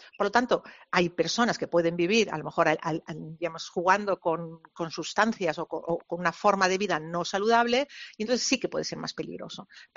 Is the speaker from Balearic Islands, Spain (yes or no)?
yes; Balearic Islands, Spain; now in Olot, Spain; yo soy mallorquina. He vivido casi toda mi vida en Mallorca, pero actualmente estoy viviendo en Olot.